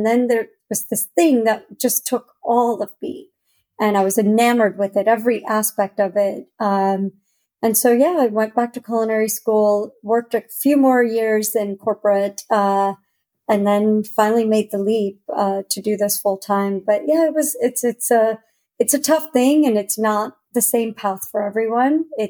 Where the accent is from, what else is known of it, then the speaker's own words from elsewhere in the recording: India; I grew up in India, so we lived in a multi-generational household, 3 stories, and all the families lived together, eat together.